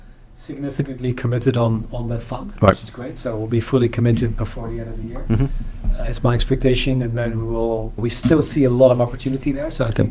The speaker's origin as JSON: {"language": "English", "country": "Netherlands", "said": "I'm from the Netherlands, and the Dutch did everything they could to kill off the housing market"}